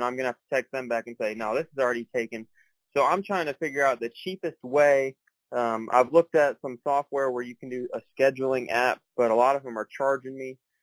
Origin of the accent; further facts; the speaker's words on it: Kentucky, United States; Yeah, so I grew up in Northern Kentucky my entire life. I'm 19 years old right now.